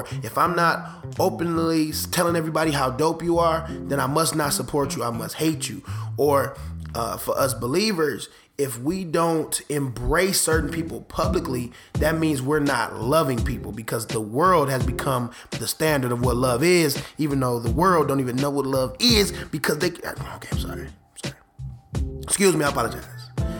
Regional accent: Detroit, Michigan, United States; I am from Detroit. Detroit, Michigan.

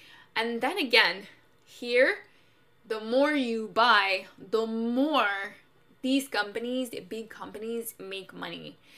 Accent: Canada; I just turned 25, so happy birthday to you. Thank you. And I am Canadian.

